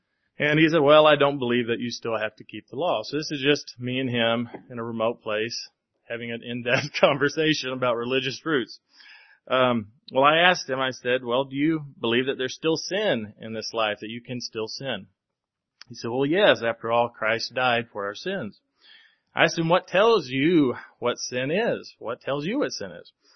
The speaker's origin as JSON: {"language": "English", "region": "Kentucky", "country": "United States", "tie": "born or raised there", "said": "Well, growing up in Kentucky as a senior in high school, I guess you would say we had some random hangout spots, one being the local Minute Mart."}